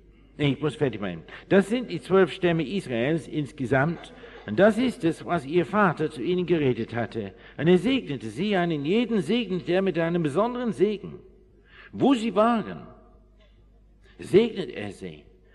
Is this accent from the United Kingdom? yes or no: yes; England, United Kingdom; ich bin groß geworden auf dem Land, auf einem Landgut in England.